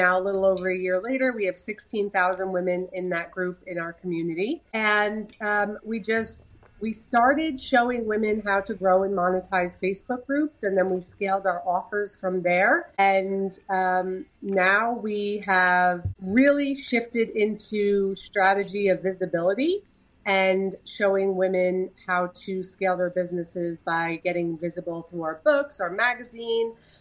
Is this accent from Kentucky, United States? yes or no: no; New Jersey, United States; now in Orlando, United States; I'm in California at the moment, but we are originally from New Jersey. We live in Orlando